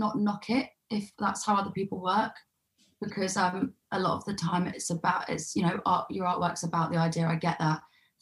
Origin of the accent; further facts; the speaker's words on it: London, United Kingdom; growing up in Southeast London